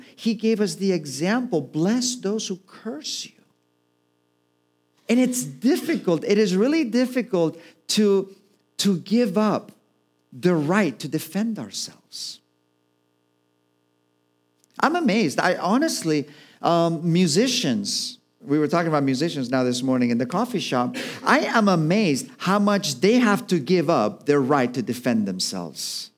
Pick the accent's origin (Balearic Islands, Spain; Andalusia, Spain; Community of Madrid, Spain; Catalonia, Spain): Balearic Islands, Spain; Mallorca; I am from Mallorca. Both my parents are Spanish. I was born, raised here.